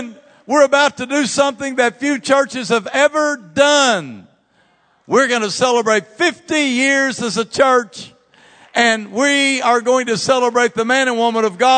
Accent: Comanche, Oklahoma, United States; when I grew up in Comanche, Oklahoma, I had a friend named Jimmy Orem.

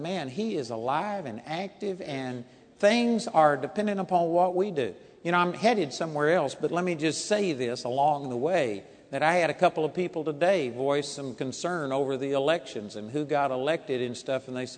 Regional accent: Arlington, Texas, United States; As a matter of fact, I was raised over here in Arlington, Texas

